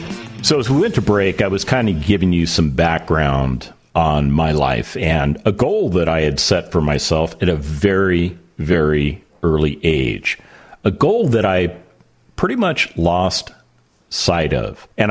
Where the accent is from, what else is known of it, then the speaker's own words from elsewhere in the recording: Las Vegas, Nevada, United States; We actually had to go to the University of Nevada, Las Vegas, because I grew up in Las Vegas